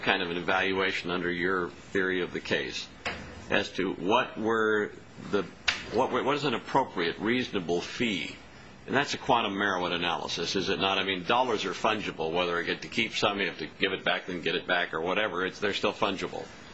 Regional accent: California, United States; I admit, I come from California, and maybe our jurisprudence is different, I don't know.

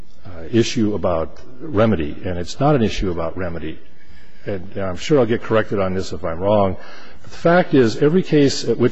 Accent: Helena, Montana, United States; I'm from Helena, Montana, on behalf of the insurance commissioner.

